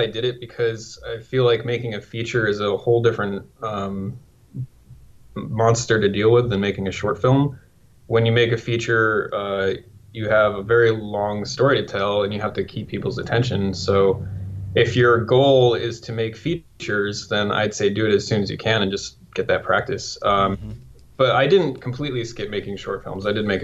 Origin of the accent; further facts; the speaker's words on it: Connecticut, United States; I grew up in Connecticut in a small farm town, and I think my interest in filmmaking just kind of came from watching a lot of movies.